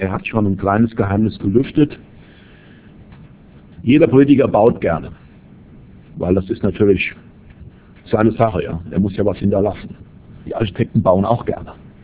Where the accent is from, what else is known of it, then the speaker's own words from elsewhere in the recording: Middle Rhine, Germany; der Mittelrhein gehört zu meiner Heimat